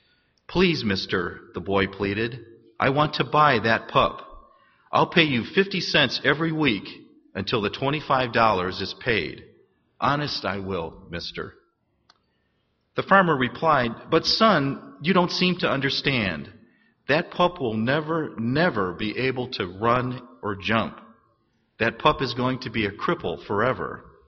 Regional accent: Michigan, United States; I guess growing up in Michigan, football was big, unlike basketball is here.

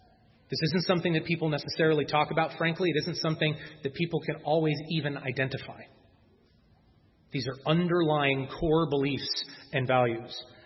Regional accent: United States; I will do what I want, when I want, and how I want it, because I'm an American.

